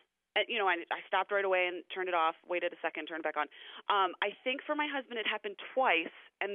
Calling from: Portland, Oregon, United States; I'm from Portland, Oregon.

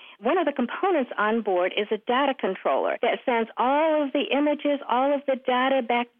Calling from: Bartlesville, Oklahoma, United States; I'm calling from Bartlesville, Oklahoma.

